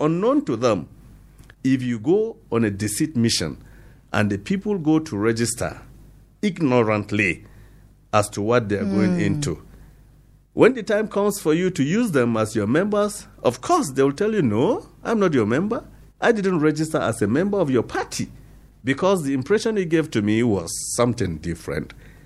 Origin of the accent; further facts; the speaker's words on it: Nigeria; So the president, by right, as a Nigerian, I am asking, as a Nigerian, not representing anybody, but representing myself and my interest